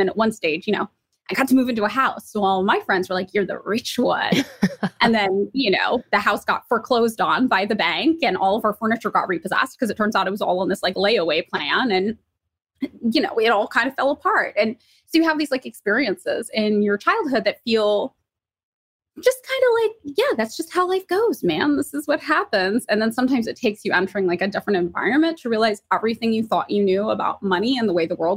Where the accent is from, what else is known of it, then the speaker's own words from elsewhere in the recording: Fresno, California, United States; But yeah, I am from Fresno, California. And when you tell people you're from Fresno, California, they usually respond by saying, I'm sorry.